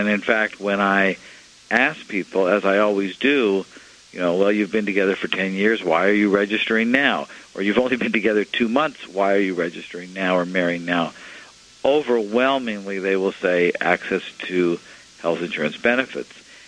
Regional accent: Minnesota, United States; Well, this I'm very fond of because it's my home state.

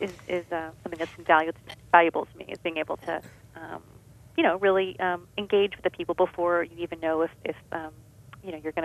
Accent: the South, United States; I'm from the South and I was not taught to be demanding money of people

